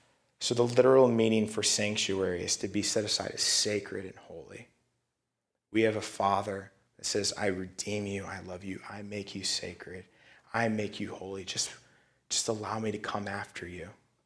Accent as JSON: {"language": "English", "country": "United States", "said": "first of all, we're so American, right? We have schedules for everything."}